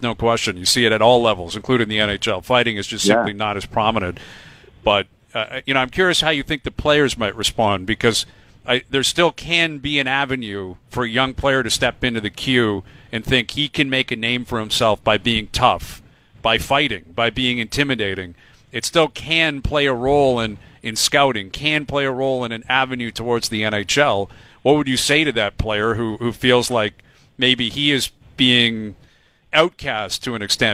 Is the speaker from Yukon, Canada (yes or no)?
no; Ontario, Canada; I grew up in Ontario playing. I played in the Ontario Hockey League.